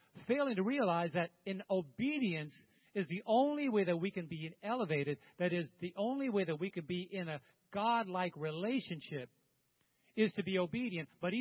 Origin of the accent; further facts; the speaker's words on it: New York, United States; now in Thompsonville, United States; We live in Thompsonville, Illinois, but I'm from New York.